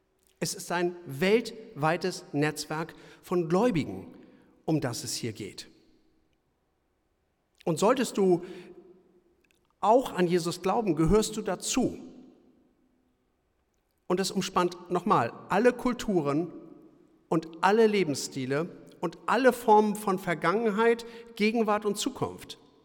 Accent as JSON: {"language": "German", "town": "Marienfelde", "country": "Germany", "tie": "born or raised there", "said": "Mein Heimatdorf Marienfelde, gegenüber von unserem Haus, gibt es eine Stelle, da war eine Werkstatt, da findet man so Flintabschläge."}